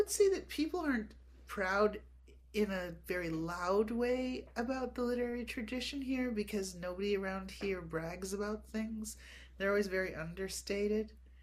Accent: Appleton, Wisconsin, United States; I'm from Appleton, Wisconsin, and Edna Ferber is from Appleton, Wisconsin.

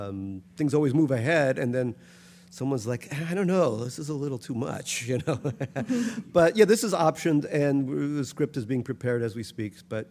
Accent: Saint Petersburg, Russia; because that's the one country where people like me, or at least, you know, I'm allowed in. Even though I'm from Leningrad.

